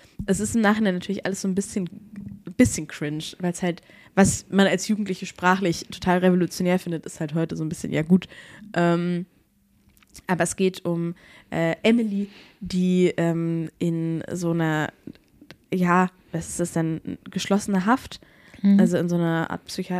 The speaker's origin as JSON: {"language": "German", "town": "Aschaffenburg", "region": "Bavaria", "country": "Germany", "tie": "born or raised there", "said": "also ich bin ja in Aschaffenburg groß geworden"}